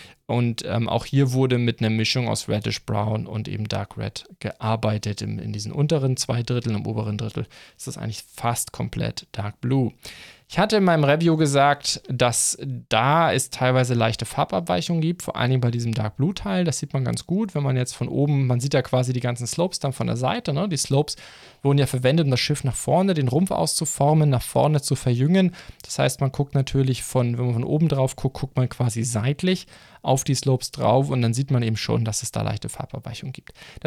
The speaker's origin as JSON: {"language": "German", "town": "Kiel", "region": "Schleswig-Holstein", "country": "Germany", "said": "im Kieler Hafen, wo ich herkomme."}